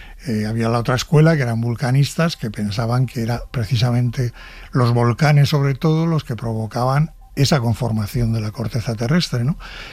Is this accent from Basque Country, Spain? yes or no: no; Madrid, Community of Madrid, Spain; yo soy madrileño